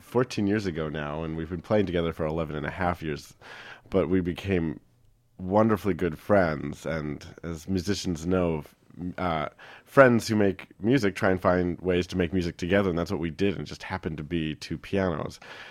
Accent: Minnesota, United States; Liz is from Chicago, and I'm from Minnesota, northeast of St. Paul, and we have that in common.

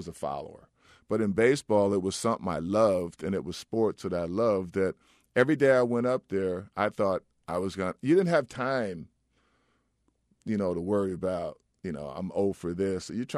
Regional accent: New Jersey, United States; I grew up in New Jersey from 7 on, so it wasn't where I stayed at wasn't a rough area, but everything outside was.

